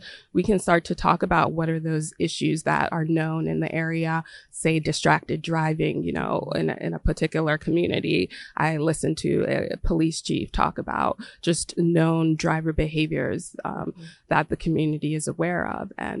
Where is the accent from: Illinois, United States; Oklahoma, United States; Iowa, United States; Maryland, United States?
Maryland, United States; I have a lot of experience in that growing up in Maryland and using transit primarily in high school to get to and from practice